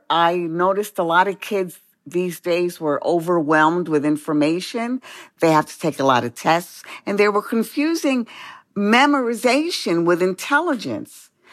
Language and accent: English; New York City, New York, United States; I was born in New York City. I was born in Bellevue Hospital and raised in the Bronx.